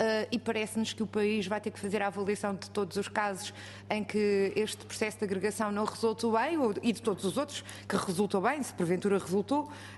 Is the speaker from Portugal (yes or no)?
yes; Odivelas, Lisbon, Portugal; eu sou de um concelho vizinho, sou de Odivelas